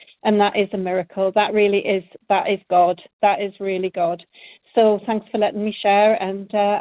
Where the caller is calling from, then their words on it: Norway; And I'm calling you from Norway.